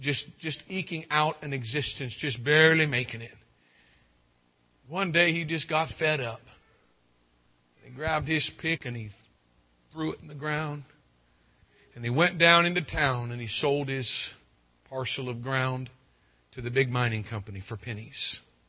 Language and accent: English; California, United States; But I was born and raised in the foothills, beautiful part of California, the foothills there, the gold country.